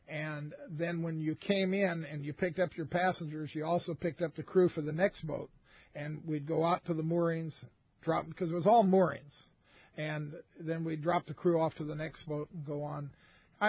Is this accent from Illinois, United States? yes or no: no; Riverside, California, United States; No, actually, I grew up in Riverside.